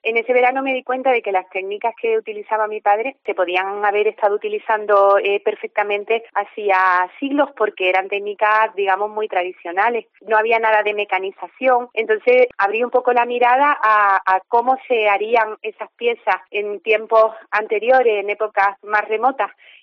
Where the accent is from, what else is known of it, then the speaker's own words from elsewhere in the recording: La Rambla, Andalusia, Spain; como digamos cogiendo el relevo de una tradición que en mi pueblo La Rambla se ha ido transmitiendo de generación en generación desde hace milenios.